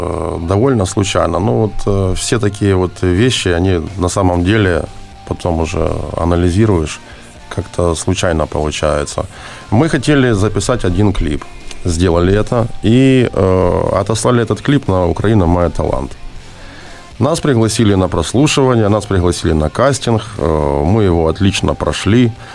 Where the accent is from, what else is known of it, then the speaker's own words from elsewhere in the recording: Zaporizhzhia, Zaporizhzhia Oblast, Ukraine; Ну, взагалі-то ми родом із Запорожжя, і інститут заканчували індустріальний.